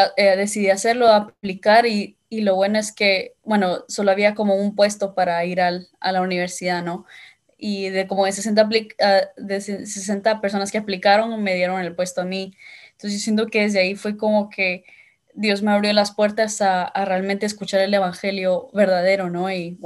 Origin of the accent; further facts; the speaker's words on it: Guatemala; nací en Guatemala, en Centroamérica, y ahí crecí y me recuerdo que pues con mis papás en mis primeros años solía ir a la iglesia católica